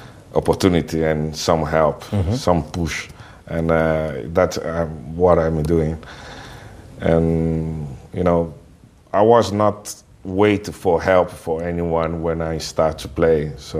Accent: Rio de Janeiro, Brazil; Yeah, I come from Rio de Janeiro.

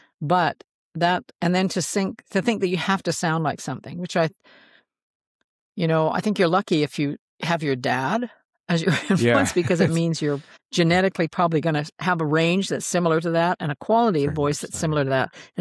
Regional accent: Saskatchewan, Canada; I grew up in Saskatchewan with a public transit is pretty feeble

